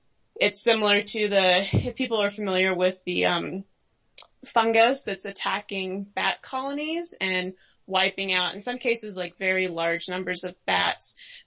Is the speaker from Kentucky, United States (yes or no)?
yes; Kentucky, United States; But yeah, we're from Kentucky, so it's Amarillo.